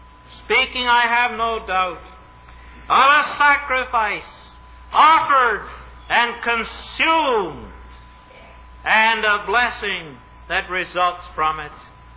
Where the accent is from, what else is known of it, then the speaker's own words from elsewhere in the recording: Canada; "Well," I said, "I'm from Canada, but I'm more interested in where I'm going than where I came from."